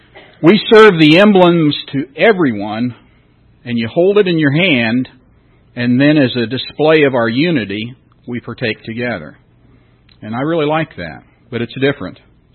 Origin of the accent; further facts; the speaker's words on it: West Concord, United States; I grew up in West Concord